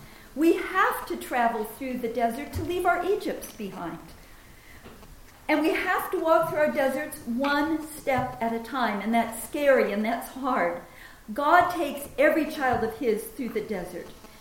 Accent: Minneapolis, Minnesota, United States; When I was a teenager, I grew up in Minneapolis, Minnesota, right in the center of the states, right below Canada.

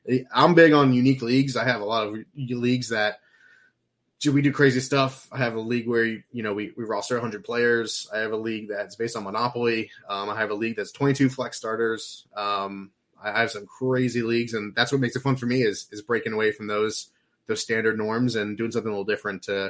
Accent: Florida, United States; Like, I grew up in South Florida, and then I didn't have a team, really.

